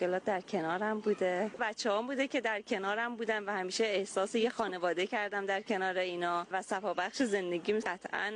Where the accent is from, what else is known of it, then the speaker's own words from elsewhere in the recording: Yazd, Iran; من اصالتاً یزدیه.